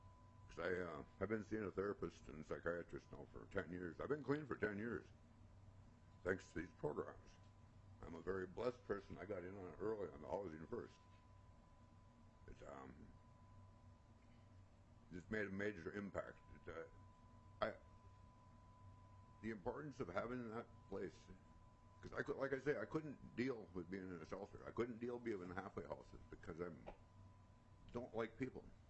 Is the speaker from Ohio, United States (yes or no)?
no; Minnesota, United States; northern Minnesota originally. And I became homeless the first time at 16. I was living in the park in my hometown